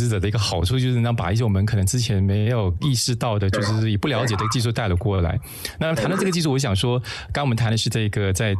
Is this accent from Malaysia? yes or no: yes; Malaysia; 那我们作为马来西亚人，当我们看我们自己的房地产的眼光可能就跟外国人不一样